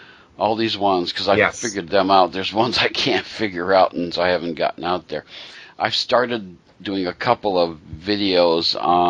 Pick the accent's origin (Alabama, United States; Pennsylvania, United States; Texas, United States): Pennsylvania, United States; You've mentioned my hometown area. That's where I'm from. I'm from a suburb of Scranton originally.